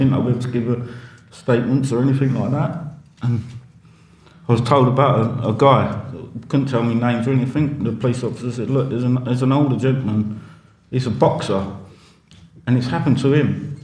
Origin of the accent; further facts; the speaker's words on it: Wallington, London, United Kingdom; So I grew up on Roundshaw in Wallington from birth, 1976. Growing up, I absolutely loved growing up on Roundshaw.